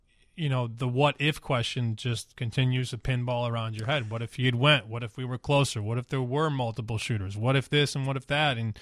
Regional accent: Chicago, Illinois, United States; and I'm from Chicago.

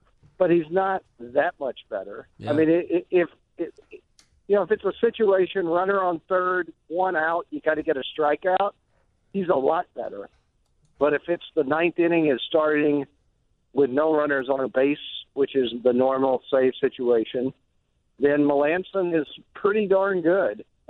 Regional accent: Texas, United States; me, a Texan. And Texans, we're always thinking.

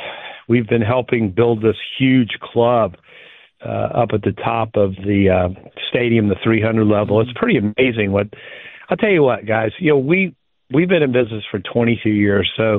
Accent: Atlanta, Georgia, United States; You know, growing up in Atlanta, you know, I met Arthur back in 1978.

